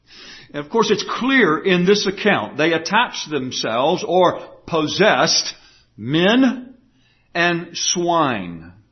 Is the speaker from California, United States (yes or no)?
no; Elmendorf, Texas, United States; yeah, no, I'm not from San Antonio, but nobody knows Elmendorf, right? In fact, if I were to say I was from Elmendorf, they would say, "Oh, you're in the Air